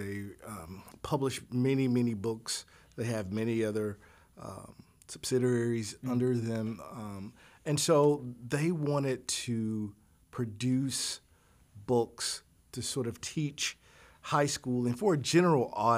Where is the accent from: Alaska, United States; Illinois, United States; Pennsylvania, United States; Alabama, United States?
Alabama, United States; now in Ohio, United States; Okay. Well, I'm originally from Alabama, and I discovered that Jesse Owens was born in Alabama in a little small town, Danville.